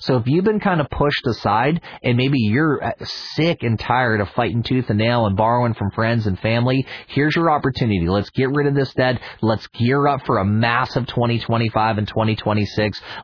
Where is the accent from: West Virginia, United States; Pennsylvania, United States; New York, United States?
West Virginia, United States; now in California, United States; I'm from West Virginia. My family was a little bit more, whatever you have in your pocket is what you spend. So they had to humble us. Now I live in California.